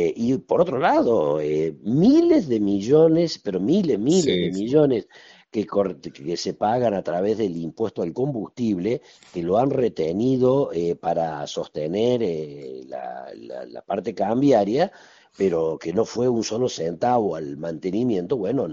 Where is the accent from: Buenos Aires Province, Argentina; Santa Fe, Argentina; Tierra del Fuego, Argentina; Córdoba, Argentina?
Córdoba, Argentina; Hernando; yo soy de Hernando, ¿no? Y nosotros en Hernando ya tenemos dos carreras